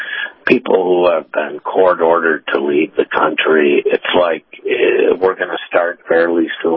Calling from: Tampa, Florida, United States; in Tampa.

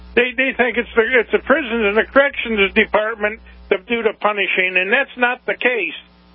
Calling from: Battle Creek, Michigan, United States; Hi, I'm from Battle Creek, and I've worked in the prisons for quite a few years.

